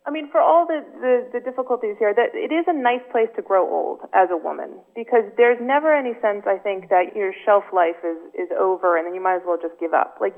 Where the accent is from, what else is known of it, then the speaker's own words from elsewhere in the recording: Connecticut, United States; My mother is Swedish, and I grew up in Connecticut